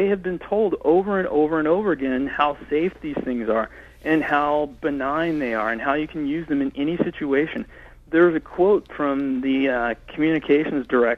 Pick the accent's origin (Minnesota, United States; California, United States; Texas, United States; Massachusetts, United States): Texas, United States; Houston; I grew up in Houston, just outside Houston, Texas.